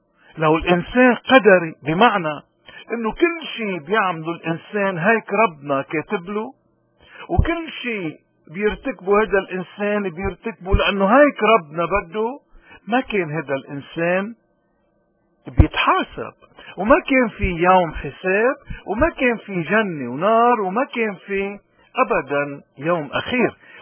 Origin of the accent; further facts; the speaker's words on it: Lebanon; نحن كلبنانيين اليوم نحن هالحرية عم نستعملها؟ هل نحن فعلا كمواطنين لبنانيين عارفين قيمة الحرية؟